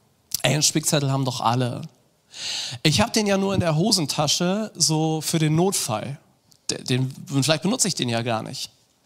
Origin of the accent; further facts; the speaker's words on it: Bremen, Germany; Und als wir 16 waren, haben wir dann so eine Gruppe auch bei uns in Bremen gegründet.